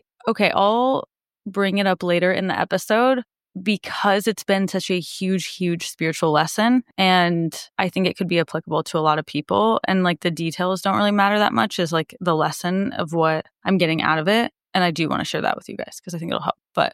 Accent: Midwest, United States; it's like the one time as a Midwesterner when you're like, oh, actually, I do want it to be like, cold and snow.

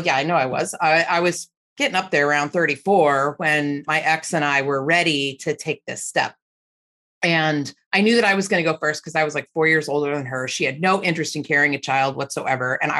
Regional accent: Buffalo, New York, United States; I am from Buffalo and I'm the proud mom of two 17, almost 18 year old children.

